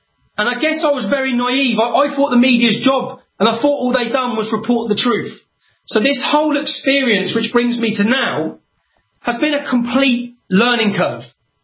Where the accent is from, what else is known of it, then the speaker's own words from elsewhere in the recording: Luton, East of England, United Kingdom; I've had a mass apprenticeship in Islam in my hometown of Luton